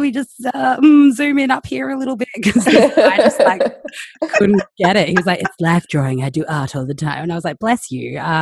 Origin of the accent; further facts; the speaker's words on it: Melbourne, Victoria, Australia; I'm the woman from Melbourne drinking a wine.